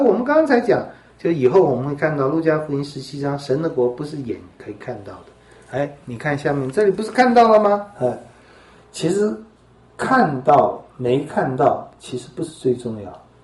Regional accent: Taiwan; 这话实在是我觉得对我们台湾人讲很好

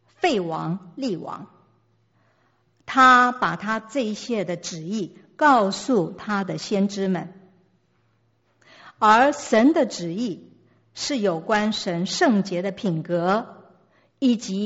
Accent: China; 像这些譬如说我们中国人的风水，这风水也是属于这一类。

